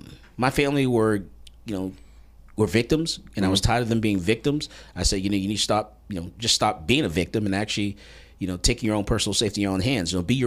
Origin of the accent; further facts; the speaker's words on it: Fort Lauderdale, Florida, United States; Originally from Fort Lauderdale, Florida.